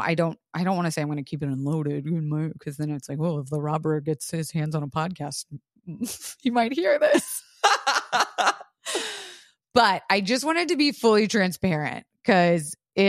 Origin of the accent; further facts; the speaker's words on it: Florida, United States; And growing up in Florida, it was so much more prevalent. Like everyone had a gun in their house.